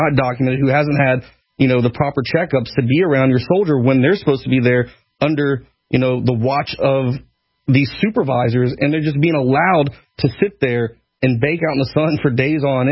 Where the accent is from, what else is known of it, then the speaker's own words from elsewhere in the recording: United States; I am an American. I am very proud of what I've done for my country. I love my country.